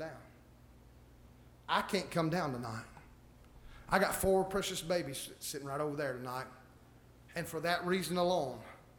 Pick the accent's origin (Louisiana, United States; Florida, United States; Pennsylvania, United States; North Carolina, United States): North Carolina, United States; Shingle Holler; I grew up in Shingle Holler, North Carolina. I'm talking about redneck to the core.